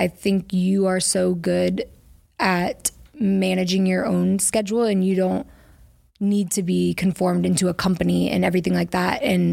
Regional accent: Dallas, Texas, United States; So I'm from Dallas, Texas.

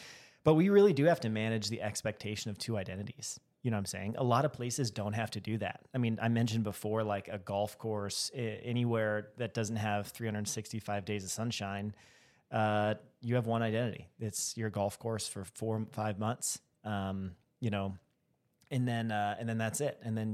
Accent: Wyoming, United States; So, I grew up in Wyoming playing golf there

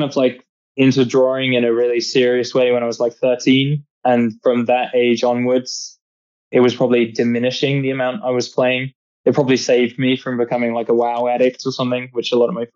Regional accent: England, United Kingdom; obviously I am English. I'm like from there. I grew up there, but I always sort of didn't quite feel like I embraced that side of my identity in the same way.

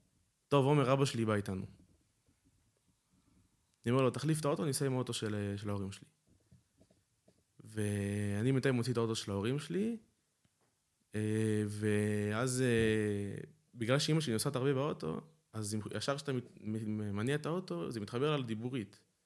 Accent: Safed, Northern District, Israel; עכשיו, אני ילד, כן, כמו מושבני כזה, גדלתי בצפת, חצי כאילו ליד צפת

